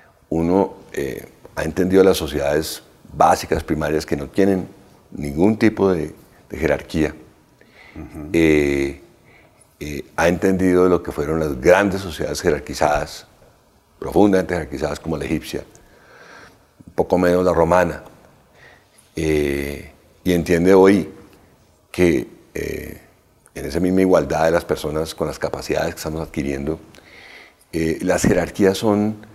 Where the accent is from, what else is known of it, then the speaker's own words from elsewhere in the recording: Colombia; nos pasa a veces a los colombianos